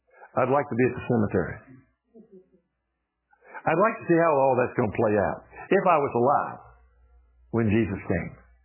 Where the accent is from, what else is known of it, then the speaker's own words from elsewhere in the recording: Greensboro, North Carolina, United States; I used to live in Greensboro, North Carolina. It's my hometown where I was born.